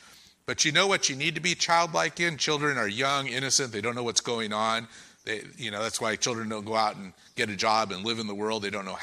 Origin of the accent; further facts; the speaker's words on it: United States; I grew up in America. I'm influenced by American culture.